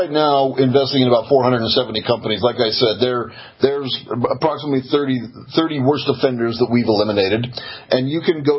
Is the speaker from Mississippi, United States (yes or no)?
no; Denver, Colorado, United States; I'm from Denver, Colorado, and I live in Denver.